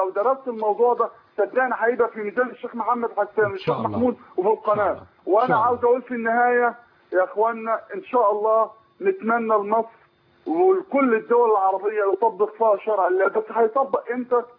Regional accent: Egypt; احنا كمصريين

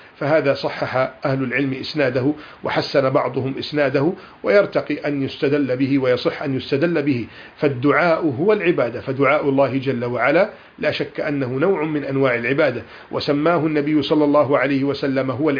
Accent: Egypt

